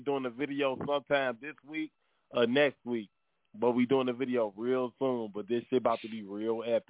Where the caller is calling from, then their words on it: Minnesota, United States; I'm calling from Minnesota.